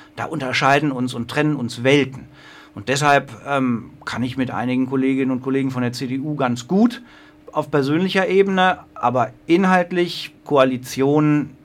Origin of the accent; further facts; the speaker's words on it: Zülpich, North Rhine-Westphalia, Germany; Also ich bin hier im Bonner Umland aufgewachsen, in Zöbich